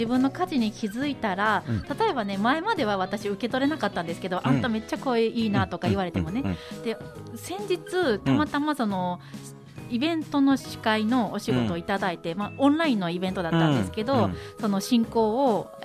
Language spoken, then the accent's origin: Japanese; Hokkaido, Japan; まあ、どさんこですから